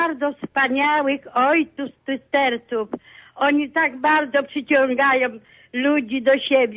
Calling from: Sulejów, Łódź Voivodeship, Poland

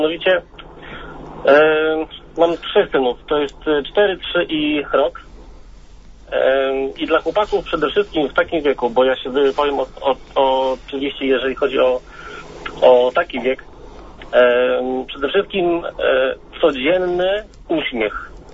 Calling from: Piastów, Masovian Voivodeship, Poland; z Piastowa. Jestem ojcem trzech synów. Mam 32 lata.

